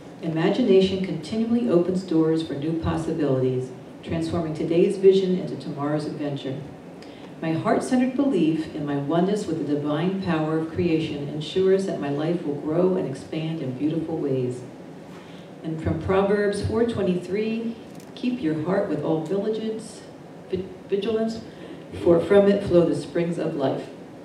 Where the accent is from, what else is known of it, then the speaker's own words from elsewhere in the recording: Ireland; I'm Irish, as you can tell.